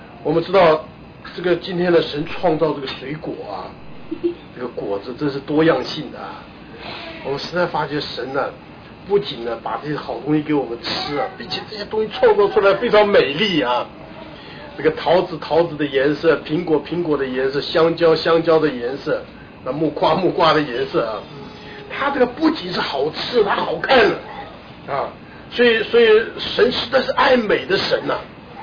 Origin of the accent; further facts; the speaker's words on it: China; 但是呢按照肉身上面来讲呢，我们是中国人，对不对？